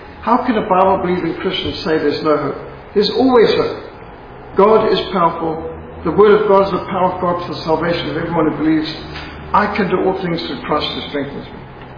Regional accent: Zimbabwe; I grew up in Rhodesia where we got bilharzia, we got tick bite fever, we got malaria.

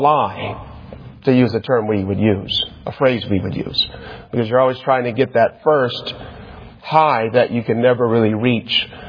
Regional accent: Lansing, Michigan, United States; when I was discharged from the military in California, I'm from Lansing, Michigan.

